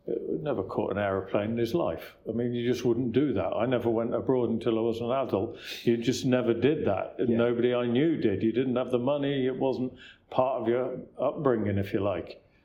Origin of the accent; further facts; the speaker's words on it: England, United Kingdom; there's a large Asian community where I grew up in England